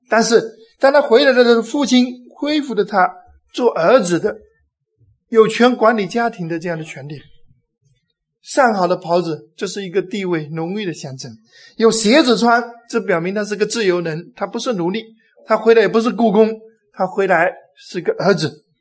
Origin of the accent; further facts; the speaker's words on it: China; 我们中国人过节现在已经这个味道很淡了